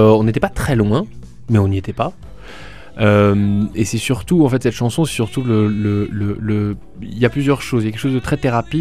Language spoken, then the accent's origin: French; France; je suis français mais je chante en anglais.